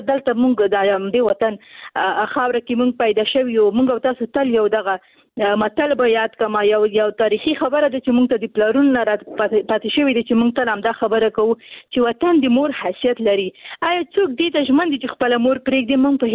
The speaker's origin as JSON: {"language": "Pashto", "country": "Afghanistan", "tie": "born or raised there", "said": "په افغانستان کې جنگ دی، او تقریبا موږ په جنگ کې پیدا شوي ویو، په جنگ کې را لوی شوی یو"}